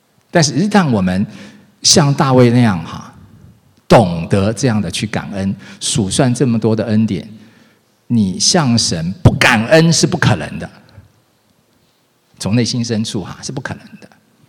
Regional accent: Taiwan; 在我是台湾出生长大，那我后来信主之后

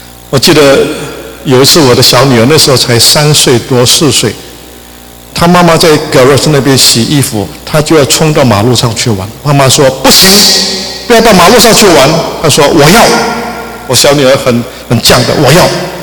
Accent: China; 这就解决了我们中国人时常想念的一个事情

